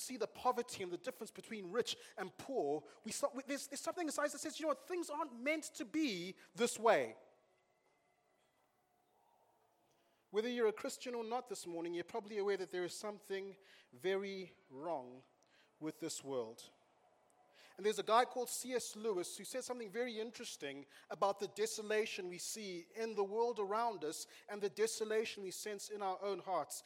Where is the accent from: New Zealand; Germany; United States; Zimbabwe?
Zimbabwe; I didn't grow up here. I grew up in Zimbabwe.